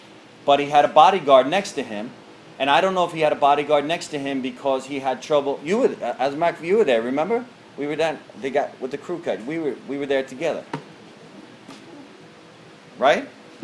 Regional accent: Long Island, New York, United States; I'm from New York. I'm from Long Island, New York. I'm Italian-Jewish background. That means half my family's Italian and half my family's Jewish.

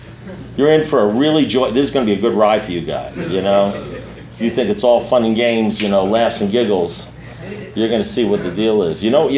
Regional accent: Great Neck, New York, United States; I was born in Great Neck, New York. I lived in New York for no particular reason why I'm an alcoholic, because I lived in New York.

